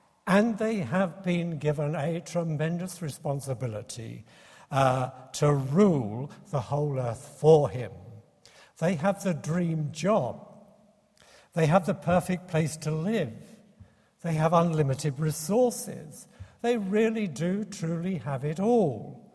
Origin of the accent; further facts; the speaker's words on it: South East England, United Kingdom; As a small child growing up in the Sussex countryside